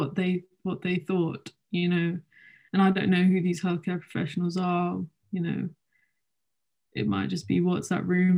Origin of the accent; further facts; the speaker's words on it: India; I'm trying not to look at the news too much about India because I'm Indian myself